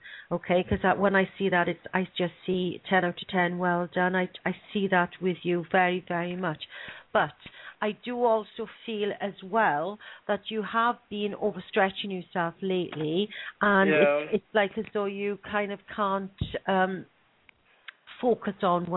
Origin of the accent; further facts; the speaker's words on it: Wales, United Kingdom; The roadshow is starting in South Wales, which is going to be very important to myself and Mike, as we are both Welsh, and we can't wait to take the roadshow to our homeland, if you like, of South Wales.